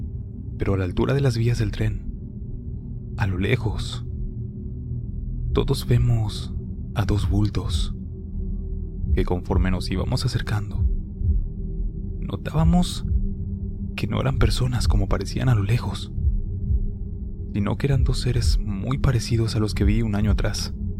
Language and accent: Spanish; Santa Catarina, Nuevo León, Mexico; Yo soy de Santa Catarina